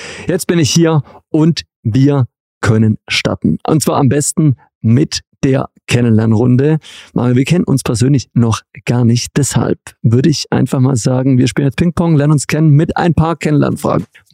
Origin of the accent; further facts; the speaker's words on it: Göppingen, Baden-Württemberg, Germany; ich komme ursprünglich aus Göppingen bei Stuttgart.